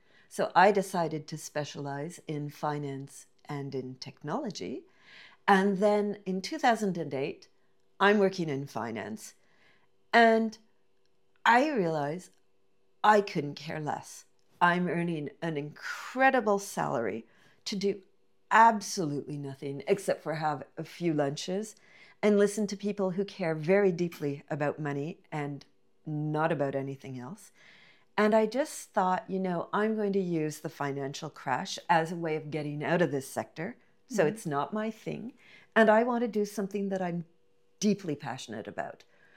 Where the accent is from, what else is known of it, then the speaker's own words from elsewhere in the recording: Ottawa, Ontario, Canada; my hometown, which is Ottawa. And Ottawa had been, you know, a sleepy civil service town.